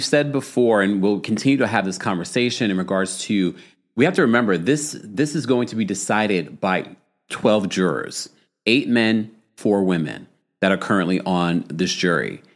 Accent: New York City, New York, United States; And last but definitely not least, my hometown, New York City.

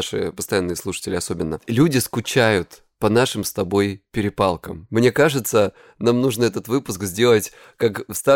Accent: Krasnodar Krai, Russia; мне 37 лет, я психолог, я мужик, я лысый и я с Кубани.

